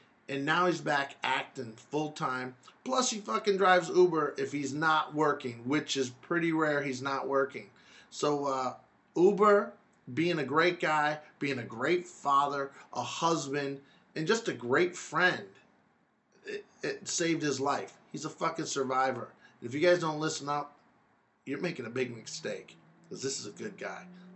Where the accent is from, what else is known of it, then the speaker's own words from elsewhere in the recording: Brooklyn, New York, United States; You know, I'm from New York. We fucking break balls. We're Brooklyn.